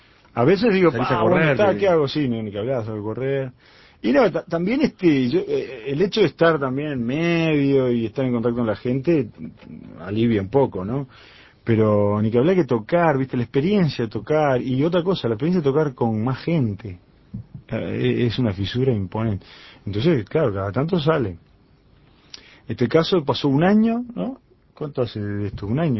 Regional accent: Uruguay; Yo soy uruguayo, ¿sabes? Viste, francés, porque de origen francés.

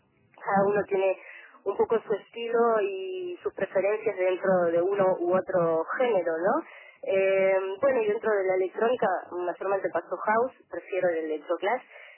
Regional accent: Bella Unión, Artigas, Uruguay; que soy de Bella Unión porque bueno, me tiene muy orgullosa haber venido de tan lejos también

